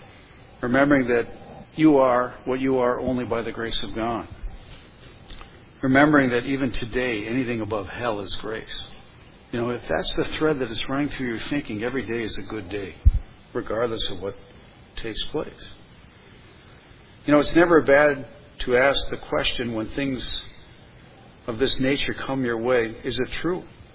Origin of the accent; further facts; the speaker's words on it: Ireland; And me being an Irishman, this is oftentimes, again, not my first response.